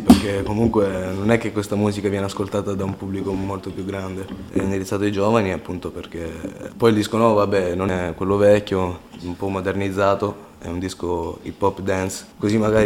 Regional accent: Sicily, Italy; perché io sono siciliano

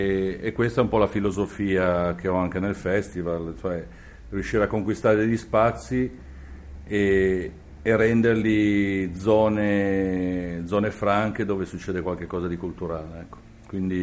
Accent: Genoa, Liguria, Italy; Io sono nato nei Carugi, che per me è l'unica parte di Genova che è Genova veramente, e per cui si giocava per le strade

